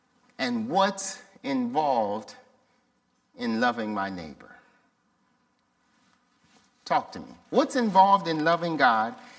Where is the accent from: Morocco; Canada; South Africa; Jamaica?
Jamaica; now in United States; I'm an immigrant. I came to this country from Jamaica. I am a naturalized citizen.